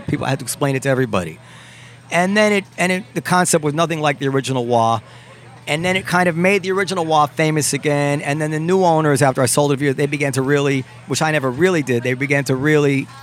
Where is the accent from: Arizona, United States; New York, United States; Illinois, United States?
New York, United States; Ardsley; I grew up in Ardsley, which is a town in Westchester